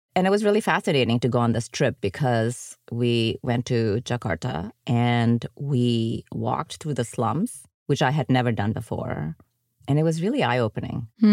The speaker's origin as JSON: {"language": "English", "country": "Germany", "tie": "born or raised there", "said": "So because I grew up in Germany, I go to Germany a lot."}